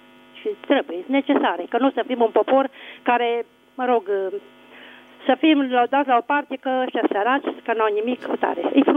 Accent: Arad, Arad County, Romania; sunt din Arad, județul Arad.

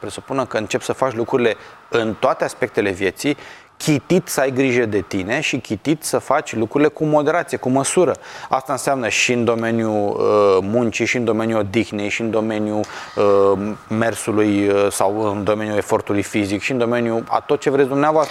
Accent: Romania; Dar evident că de cele mai multe ori, tot pentru că suntem români, vom ajunge epuizați după un asemenea efort

